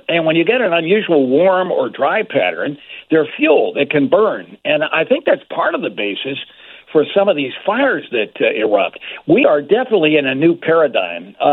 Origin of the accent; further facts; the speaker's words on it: Chicago, Illinois, United States; it's from Chicagoans. And boy, I'll tell you, we're everywhere. You know, a lot of Chicagoans out there.